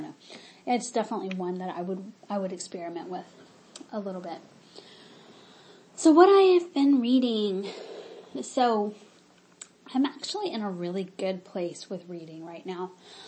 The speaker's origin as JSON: {"language": "English", "region": "the South", "country": "United States", "tie": "born or raised there", "said": "And, you know, I grew up in the South, but I'm not sympathetic to the Southern cause, of course."}